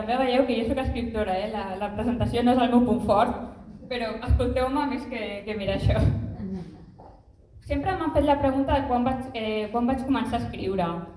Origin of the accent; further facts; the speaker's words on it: Olèrdola, Catalonia, Spain; also born or lived in Barcelona; vaig néixer a Barcelona l'any 96, però he viscut aquí a Olèrdola des dels 4 anys.